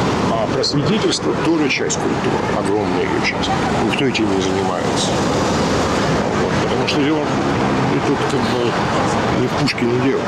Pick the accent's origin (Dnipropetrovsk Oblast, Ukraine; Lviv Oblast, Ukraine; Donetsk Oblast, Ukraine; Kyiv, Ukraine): Kyiv, Ukraine; also born or lived in Bashkortostan, Russia; Башкирия, ну, не более чем место рождения, потому что я всю жизнь прожил в Киеве уже 62 года.